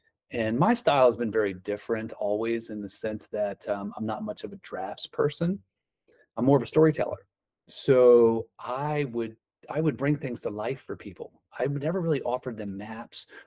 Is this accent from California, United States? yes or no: no; Frederick, Maryland, United States; here in Frederick, Maryland, which was my hometown, which was helpful because I had a lot of relationships already in place.